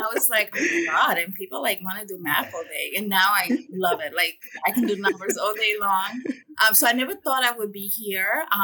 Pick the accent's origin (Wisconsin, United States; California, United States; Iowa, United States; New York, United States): New York, United States; New York City; So I grew up in Harlem. Really, really very poverty neighborhood with a lot of very little resources.